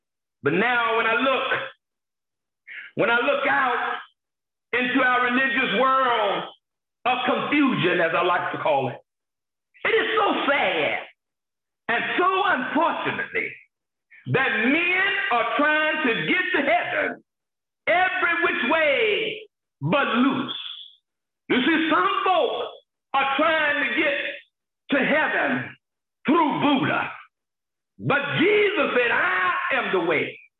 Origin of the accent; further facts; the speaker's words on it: Gary, Indiana, United States; If I wanted to go from my hometown in Gary, Indiana, home of … right next door to Chicago